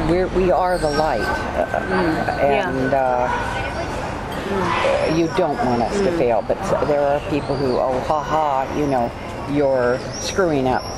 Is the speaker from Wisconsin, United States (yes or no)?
no; California, United States; I grew up in California and didn't really know the history of our founding